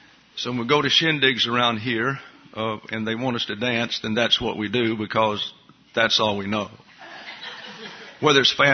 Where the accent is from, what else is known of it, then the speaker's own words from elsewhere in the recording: Troy, Alabama, United States; He was from Birmingham. I was from Troy. We did not know each other at the time.